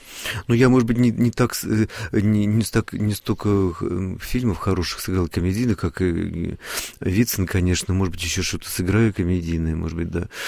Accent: Chelyabinsk, Chelyabinsk Oblast, Russia; в моем родном городе Челябинске

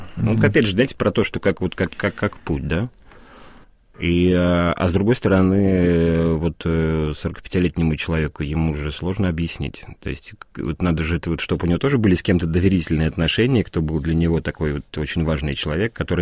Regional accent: Moscow, Russia; Я там рядом родился, на Войковской, вот, и бабушка жила на Октябрьском поле

